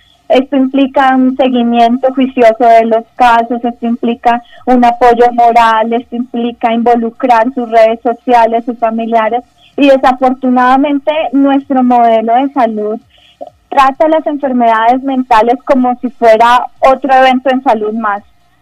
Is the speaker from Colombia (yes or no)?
yes; Colombia; nosotros como colombianos en nuestro paquete de beneficios no tenemos la posibilidad